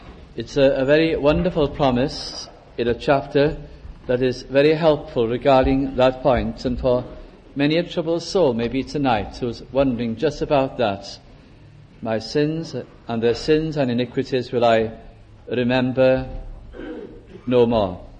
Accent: North West England, United Kingdom; and I'm thinking of my hometown in Lancashire. There used to be one road called Chorley New Road. We lived on Chorley Old Road

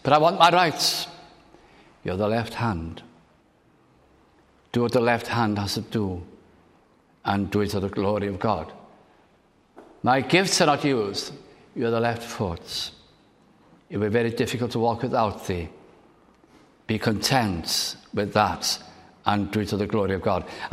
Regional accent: North West England, United Kingdom; I lived long away. I was brought up in South Lancashire, and the college was in Aberystwyth

